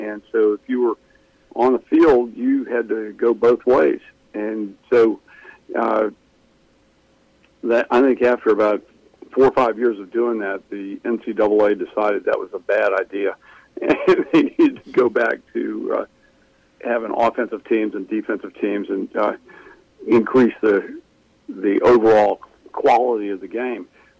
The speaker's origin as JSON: {"language": "English", "region": "Virginia", "country": "United States", "tie": "born or raised there", "said": "Yeah, I grew up in Virginia and played high school football there at a high school, sort of like our high schools here in North Louisiana"}